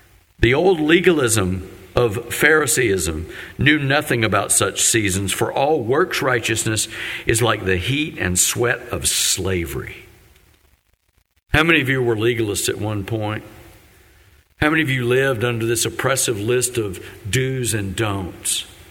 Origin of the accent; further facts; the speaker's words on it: West Virginia, United States; And of course, I'd have to admit I'm from West Virginia.